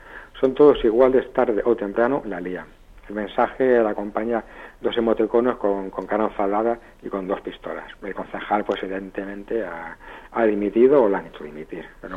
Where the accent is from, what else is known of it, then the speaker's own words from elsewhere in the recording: Extremadura, Spain; Siguiendo en Extremadura, mi tierra